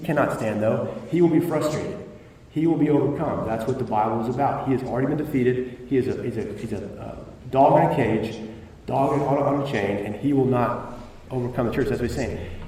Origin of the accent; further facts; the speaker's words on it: United States; So, for instance, we have been indoctrinated, because we are American, that we have the right to pursue life, liberty, and the pursuit of happiness.